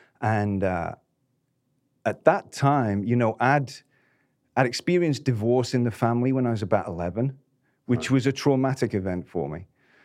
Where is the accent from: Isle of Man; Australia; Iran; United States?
Isle of Man; And growing up on the Isle of Man, it was quiet. It was safe. I grew up and there was a Viking burial ground in front of the house.